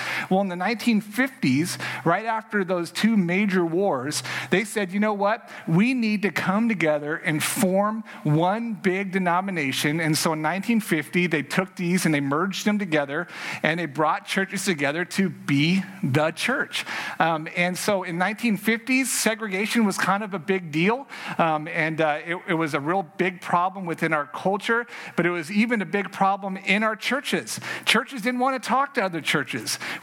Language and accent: English; Puerto Rico; I'm from Puerto Rico.